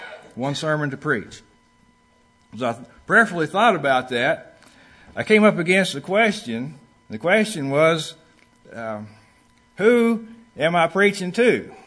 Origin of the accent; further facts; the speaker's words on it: Oklahoma, United States; So I grew up in Oklahoma.